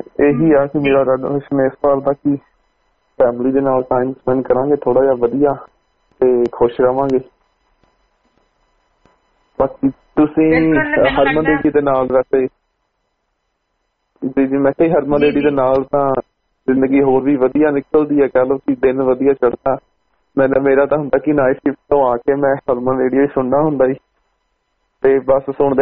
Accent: Patiala, Punjab, India; moved away; specially ਮੇਰੇ ਸ਼ਹਿਰ ਤੋਂ ਪਟਿਆਲੇ ਤੋਂ

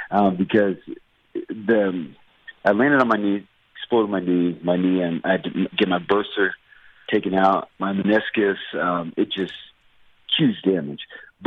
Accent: Kansas, United States; I grew up in Kansas. My dad was in the military, so we were all over the place.

